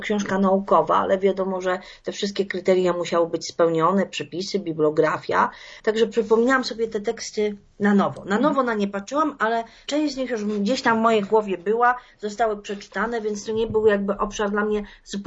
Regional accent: Kłodzko, Lower Silesian Voivodeship, Poland; o terenach, które są mi bliskie, bo moją rodzinną miejscowością jest Kłodzko.

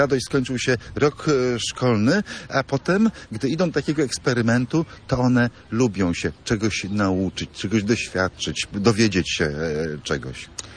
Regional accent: Gdańsk, Pomeranian Voivodeship, Poland; Ja jestem z Gdańska, nie z Gdyni

